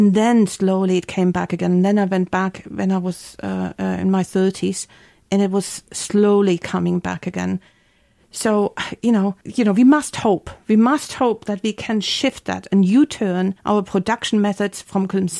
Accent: Germany; growing up in Germany, I've almost always lived near the Rhine River.

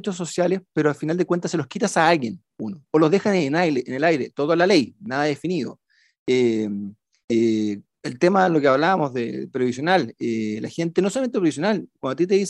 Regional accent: Chile; y lo hacíamos todos como chilenos.

